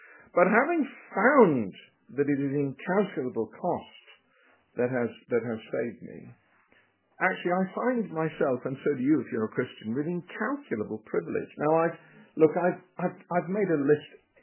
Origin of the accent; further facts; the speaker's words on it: Wales, United Kingdom; As a Welshman